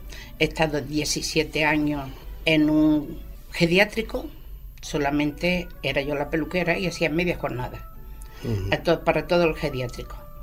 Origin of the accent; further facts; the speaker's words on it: Cádiz, Andalusia, Spain; Yo soy de Cádiz. Cádiz Capital.